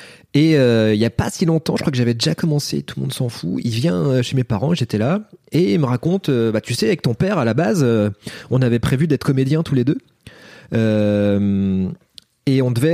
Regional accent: Charleville-Mézières, Grand Est, France; Je suis de Charleville-Mézières, donc il a fait des. C'est la ville des marionnettes.

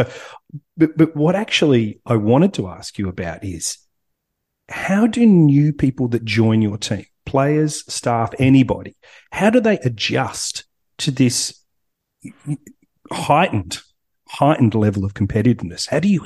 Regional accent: Australia; Growing up in Australia

